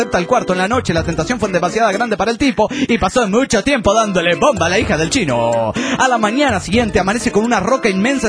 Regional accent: Lima, Peru; de Lima, Perú.

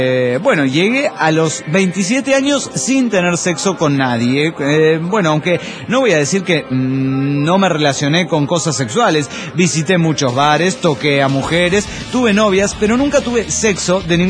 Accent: Oaxaca, Mexico; en Oaxaca, de donde soy originario.

